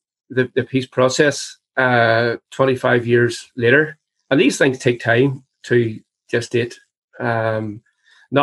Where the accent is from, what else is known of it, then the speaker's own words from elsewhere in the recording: Ireland; I think that there's a, I think there's a thing on us as Irish people.